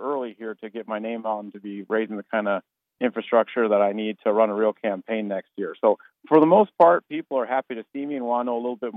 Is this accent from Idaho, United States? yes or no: no; Fargo, North Dakota, United States; I am from the Fargo area, and my family farms kind of all over the state, from the Castleton and Crosby area.